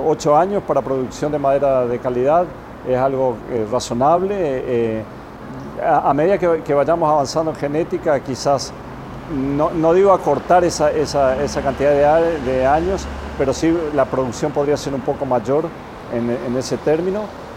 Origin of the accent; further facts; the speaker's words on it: Argentina; Sí, yo soy argentino. Inicié con estos modelos productivos en Argentina, en una región en el noreste de la Argentina, con pinos y pasturas, después con eucalipto y pasturas.